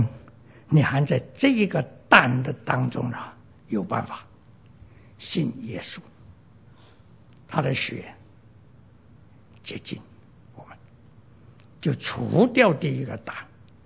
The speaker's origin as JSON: {"language": "Chinese", "town": "Guangzhou", "region": "Guangdong", "country": "China", "said": "特别是我们广州人，就是说广州人说他那个大麻风就好像荔枝皮一样"}